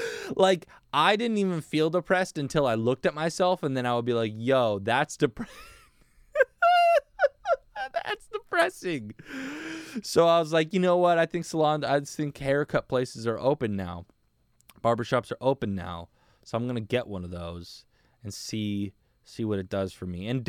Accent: United States; but at least for me as American, like sometimes I think of places and I'm like, oh yeah, like I really want to go to Italy

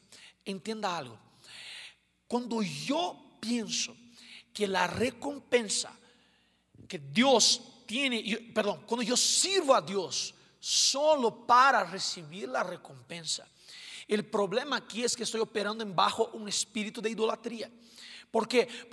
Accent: Rio de Janeiro, Brazil; Spanish is a second language; porque yo soy de Río de Janeiro, litoral de Brasil, y me encanta la playa.

